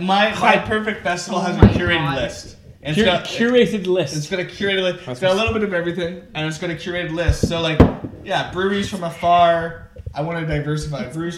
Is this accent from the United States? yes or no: no; Canada; Yeah, and I'm Canadian, but I'm...